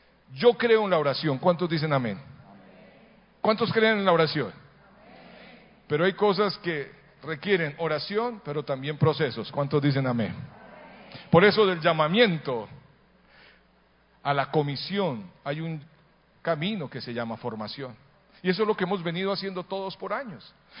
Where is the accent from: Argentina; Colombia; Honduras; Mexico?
Colombia; Entonces me dice, ¿y de dónde eres? De Colombia.